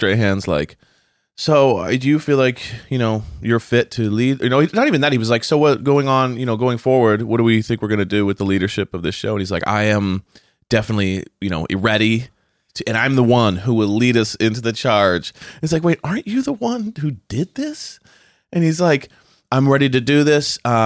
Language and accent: English; California, United States; And I'm like, you're wrong. We're from California.